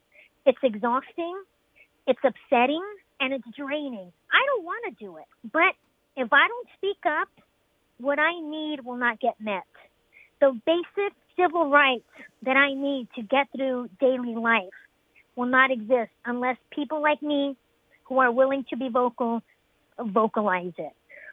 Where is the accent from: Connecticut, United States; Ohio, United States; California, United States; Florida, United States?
California, United States; Los Angeles; I grew up in the Los Angeles public school system